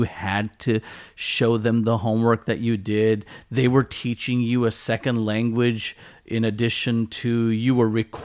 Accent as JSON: {"language": "English", "town": "San Jose", "region": "California", "country": "United States", "tie": "born or raised there", "said": "I think when we were growing up in San Jose, the bigger challenges were just everyone just wanted to be a part of a gang."}